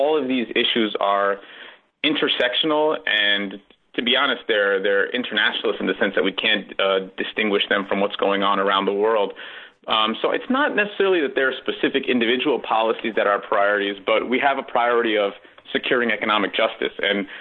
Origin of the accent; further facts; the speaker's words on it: Mount Vernon, New York, United States; I grew up in Mount Vernon, which I mentioned before is a very diverse city.